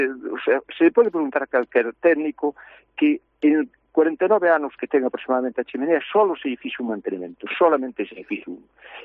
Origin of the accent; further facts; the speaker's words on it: As Pontes, Galicia, Spain; e dice, mira, de onde eres? Son das Pontes. Ah, onde está a chimenea?